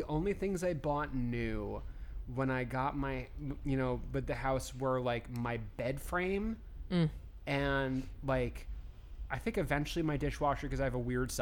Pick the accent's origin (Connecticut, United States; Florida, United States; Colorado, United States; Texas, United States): Connecticut, United States; The one near where I grew up in Connecticut had a...